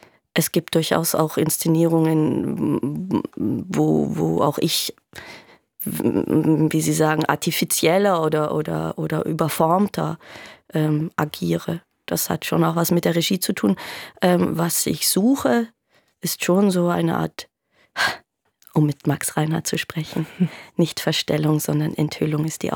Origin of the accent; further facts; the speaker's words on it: Baden-Württemberg, Germany; Es ist so, dass sowohl Hans-Jochen Wagner als auch ich, wir sind im Schwabenland aufgewachsen.